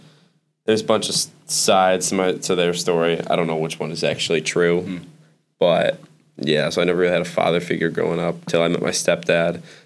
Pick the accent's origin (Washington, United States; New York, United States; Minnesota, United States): New York, United States; Troy; born there; I was born in Troy, New York, but I grew up.